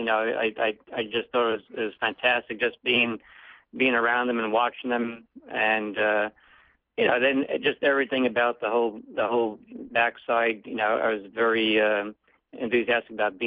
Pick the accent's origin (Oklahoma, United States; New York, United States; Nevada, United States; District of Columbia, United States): New York, United States; And eventually, when Mark Cassie left New York, I stayed in New York, being that was my hometown